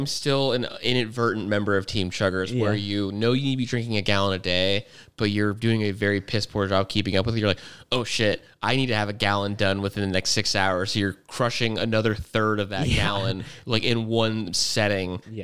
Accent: Arizona, United States; I'm from Arizona and like thirsty is like the normal

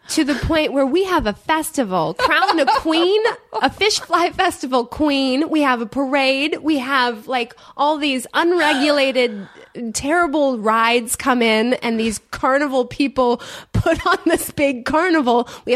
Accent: Michigan, United States; we said Bayorama, not Bayrama, because we're from Michigan.

